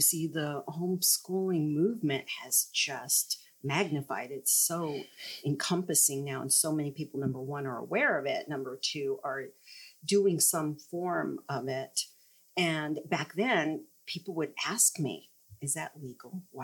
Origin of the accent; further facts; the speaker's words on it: Phoenix, Arizona, United States; I grew up right here in Phoenix and went to 12 years of St. Mary's School, grade school and high school.